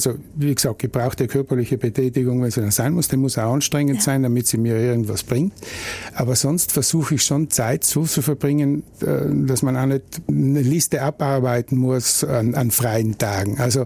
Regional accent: Bruneck, Trentino-Alto Adige, Italy; Also ich bin ja ein alteingesessener Brunecker, gebürtiger Brunecker.

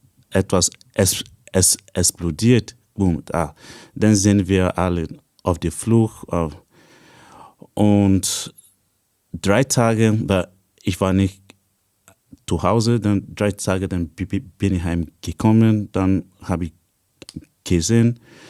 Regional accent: Nigeria; German is a second language; Es war am 12. Dezember 2015 in Nigeria, da wo ich aufgewachsen bin.

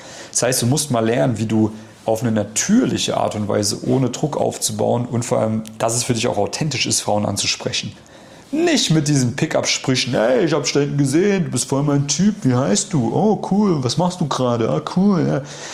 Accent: East Germany, Germany; also born or lived in Vienna; Ich komme aus Ostdeutschland. Da kommt manchmal noch durch hier der Akzent. Durch. Da kommt der Wiener durch, wo ich auch mal gelebt habe.

